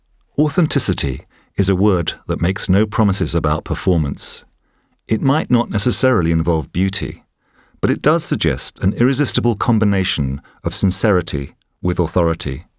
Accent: London, United Kingdom; I grew up in the West London suburb that produced … I was not a mod.

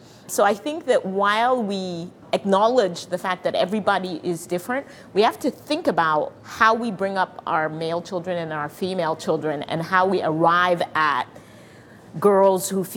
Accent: Cameroon; I'm from Cameroon in Central Africa

